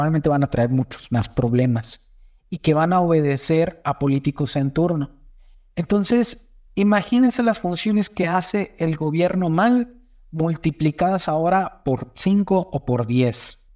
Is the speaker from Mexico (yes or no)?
yes; Mexico; pero bien importante que lo comprendamos como mexicanos.